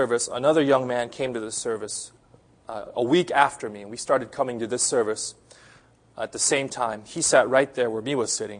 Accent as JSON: {"language": "English", "town": "Los Angeles", "region": "California", "country": "United States", "said": "\"Hey, hi, how you doing? … I'm from Los Angeles. It's nice to meet you."}